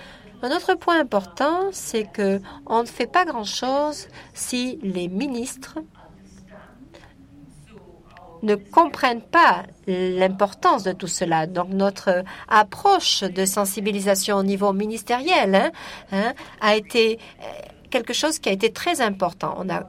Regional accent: Chile; Où je viens du Chili.

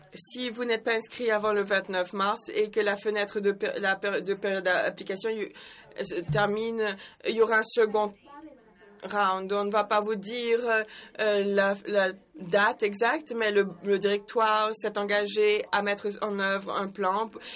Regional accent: Brazil; Je suis du Brésil, je vais au Brésil et .br est partout.

